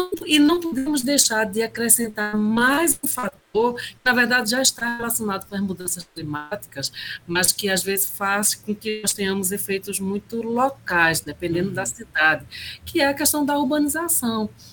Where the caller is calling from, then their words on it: Recife, Pernambuco, Brazil; Eu falo de Recife